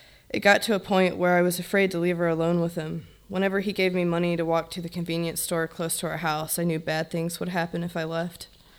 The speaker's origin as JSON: {"language": "English", "town": "Waynesboro", "country": "United States", "tie": "born or raised there", "said": "Growing up in a dysfunctional alcoholic household in Waynesboro is akin to being in a war zone, I suppose."}